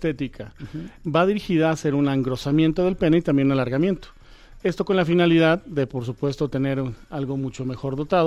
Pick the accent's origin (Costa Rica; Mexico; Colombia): Mexico; Para todos nosotros como mexicanos, pues es importante el largo